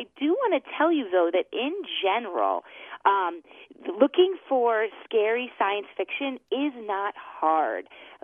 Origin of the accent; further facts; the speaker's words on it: Chicago, Illinois, United States; I have to say, you know, I'm from the Chicago Atland area, and we love Ray Bradbury.